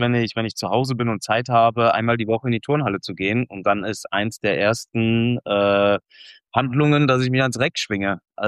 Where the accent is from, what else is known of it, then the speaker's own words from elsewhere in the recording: Wetzlar, Hesse, Germany; Aber groß geworden bin ich hier in Wetzlar.